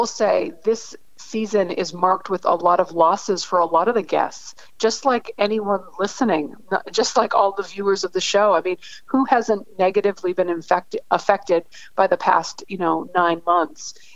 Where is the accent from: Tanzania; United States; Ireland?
United States; Lakeville, Massachusetts; So I grew up in Lakeville, Massachusetts. It's a tiny town between 40 minutes south of Boston.